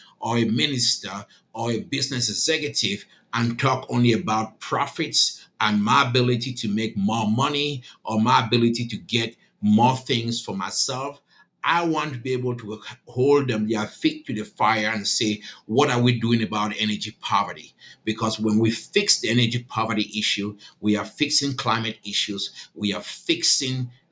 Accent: Germany; English is a second language; now in United States; And then so I grew up staying in Germany and went to school and then moved to the United States

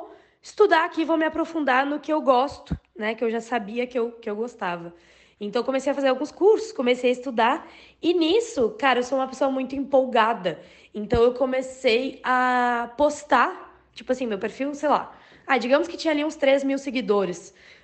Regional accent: Santa Maria, Rio Grande do Sul, Brazil; eu sou de Santa Maria, no Rio Grande do Sul. Então, cara, coisa de cidade pequena, faz um pouco de tudo, sabe?

